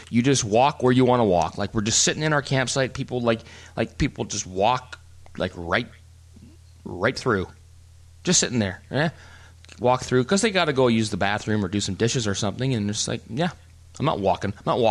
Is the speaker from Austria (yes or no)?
no; British Columbia, Canada; I'm a snob for camping because, you know, born and raised in British Columbia, and to me that is camping.